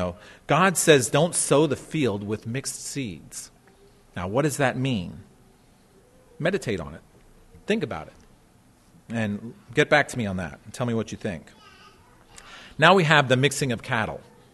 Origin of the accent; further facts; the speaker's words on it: Pennsylvania, United States; although I grew up in Pennsylvania